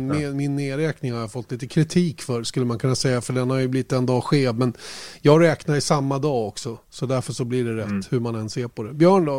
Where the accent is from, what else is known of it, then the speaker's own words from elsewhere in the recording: Sweden; som vi svenskar fick lära känna främst då genom BTCC